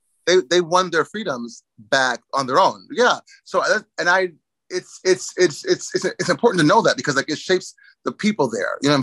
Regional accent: Boston, Massachusetts, United States; growing up in Boston and going to Boston, like, yeah, with white was like in the 1990s.

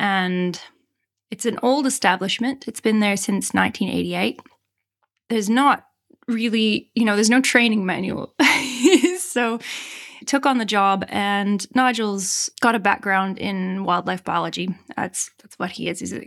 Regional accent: Canada; moved away as an adult; now in Broome, Australia; And I, as you can hear from my accent, originally Canadian. I immigrated to Australia in 2009 and wasn't totally intending on staying longer than a year.

